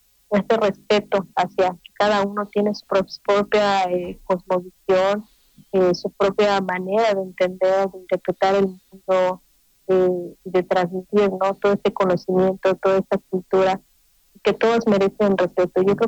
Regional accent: Mexico; Que es nuestra paisana mexicana.

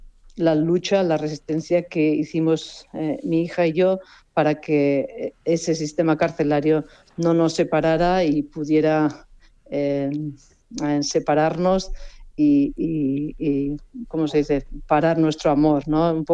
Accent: Basque Country, Spain; moved away as an adult; also born or lived in Zurich; Nací en un país ocupado, en Euskal Herria, País Vasco, y pues desde muy niña, desde muy chica, como vasca, pues de una familia proletaria, y mujer

